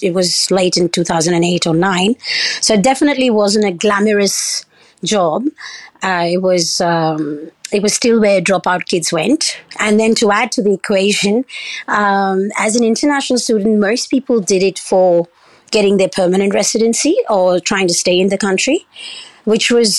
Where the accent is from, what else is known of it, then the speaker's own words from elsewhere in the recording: Oman; also born or lived in United Arab Emirates / India; I grew up primarily in Oman, UAE and India. My background is Islamic Indian.